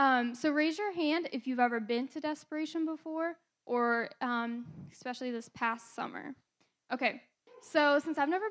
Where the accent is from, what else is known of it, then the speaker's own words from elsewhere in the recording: Indiana, United States; moved away as an adult; And for those of you who don't know, I am from Indiana. And so I am here in Missouri attending college at Evangel.